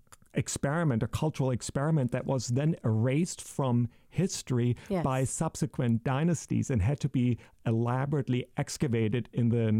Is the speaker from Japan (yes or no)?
no; Germany; also born or lived in Italy / United States; I grew up in Germany, I moved to Italy, I lived in the States, I travel a lot.